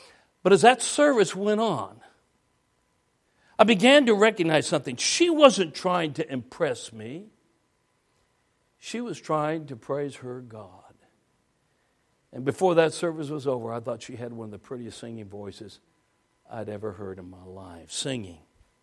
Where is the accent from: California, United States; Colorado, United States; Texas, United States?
Colorado, United States; Denver; I'm from Denver area originally